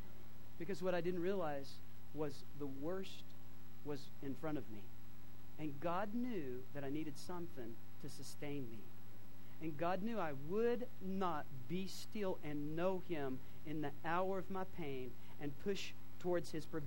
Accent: Clear Lake, Texas, United States; Well, he didn't know I was from the Clear Lake area.

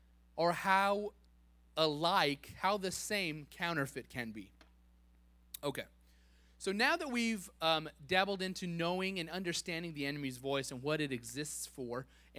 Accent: New Mexico, United States; I'm from New Mexico. That's why that's my favorite scripture. There's scorpions.

